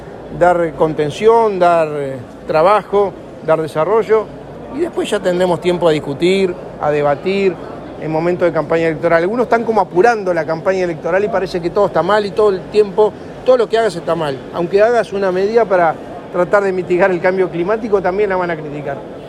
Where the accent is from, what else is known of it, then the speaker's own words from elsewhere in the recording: Uruguay; pero por lo menos que como uruguayos se alegren cuando hay noticias positivas